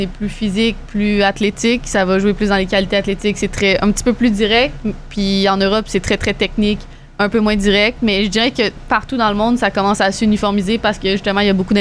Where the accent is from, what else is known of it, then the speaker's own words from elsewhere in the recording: Canada; c'est quand même très, très difficile en tant que Canadienne d'essayer d'aller jouer pro outre-mer